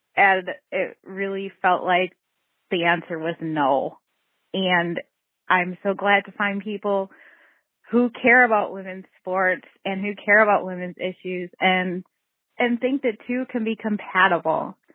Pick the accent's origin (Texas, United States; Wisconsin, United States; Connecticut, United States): Wisconsin, United States; I'm from Wisconsin.